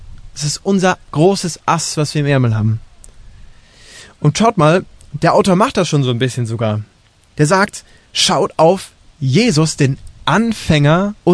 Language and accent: German; Achenbach, Germany; Es ist schön, Christ zu sein in Achenbach, wo ich herkomme, weil fast alle Einwohner Achenbachs sind Christen.